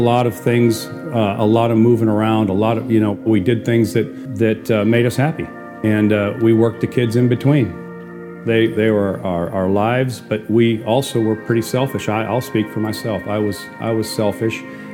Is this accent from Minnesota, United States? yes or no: yes; Minnesota, United States; now in Arkansas, United States; I came originally from Minnesota in 1972 to Northwest Arkansas. I grew up Catholic.